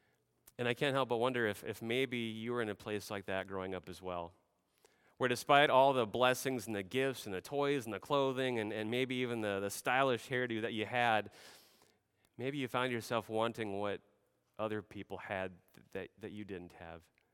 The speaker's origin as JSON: {"language": "English", "region": "Nebraska", "country": "United States", "tie": "born or raised there", "said": "We come from Richmond, Virginia. Before that, I personally came from Nebraska. And growing up in Nebraska, I have to share with you, on a family farm"}